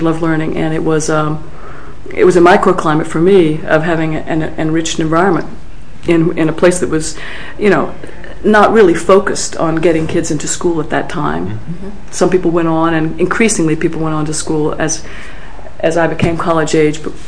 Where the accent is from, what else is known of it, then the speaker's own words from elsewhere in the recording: Appalachia, United States; in the mountains where I grew up in Appalachia, where, you know, mental health care is still limited and was extremely limited at the time.